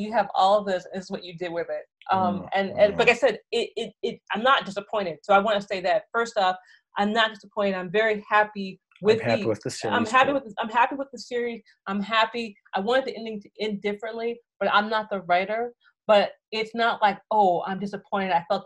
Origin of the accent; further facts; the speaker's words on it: Hollywood, California, United States; I'm from Hollywood, California, just to kind of make sense of that.